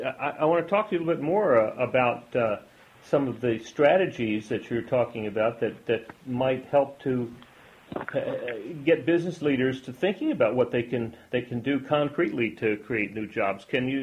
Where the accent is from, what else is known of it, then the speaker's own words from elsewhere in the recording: Edinburg, Texas, United States; It sounds very much like the small town that I grew up in South Texas, Edinburgh, Texas.